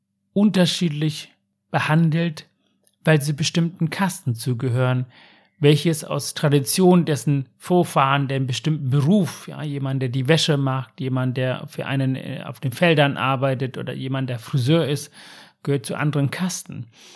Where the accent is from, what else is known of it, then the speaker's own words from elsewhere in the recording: Germany; ob es für mich als Deutsche so selbstverständlich ist